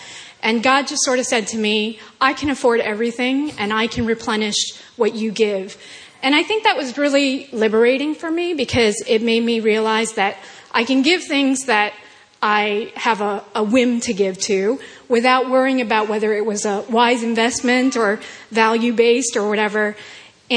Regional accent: Newton, Massachusetts, United States; So we're from Newton. We attend Watertown campus.

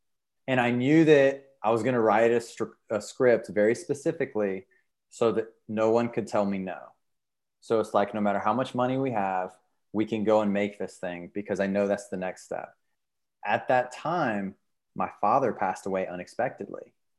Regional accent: the South, United States; especially as a young man growing up in the South

